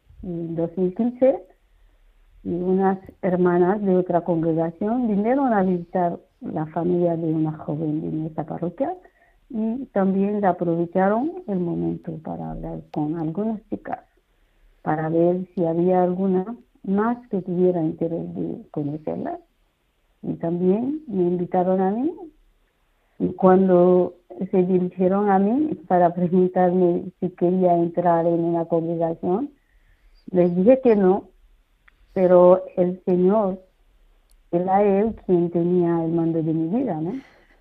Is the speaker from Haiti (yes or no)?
yes; Haiti; soy haitiana.